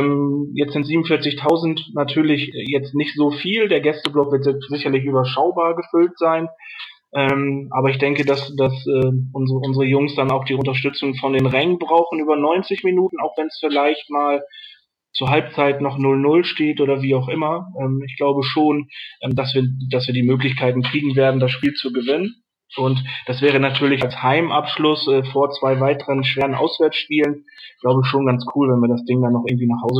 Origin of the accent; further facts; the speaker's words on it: North Rhine-Westphalia, Germany; also born or lived in Ruhr area; Ja, also ich bin im Ruhrgebiet geboren, direkt nebenan von Gelsenkirchen. Aufgewachsen bin ich dann aber im Sauerland.